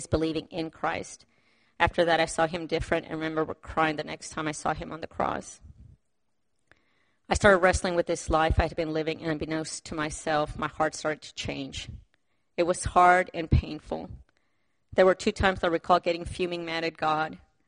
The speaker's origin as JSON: {"language": "English", "region": "Lima", "country": "Peru", "tie": "born or raised there", "moved": "yes", "said": "I grew up in Lima, Peru, and I was 4 out of 5 kids."}